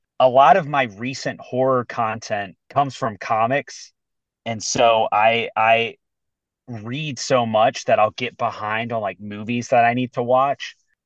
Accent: the South, United States; we're all from the South and we kind of like are at that point in our lives where I'm like, yeah, I got like a little bit of Southern pride.

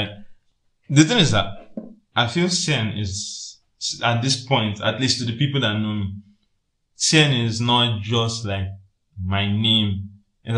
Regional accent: Lagos, Nigeria; normally like since primary school, growing up in Lagos, everybody has always been calling me

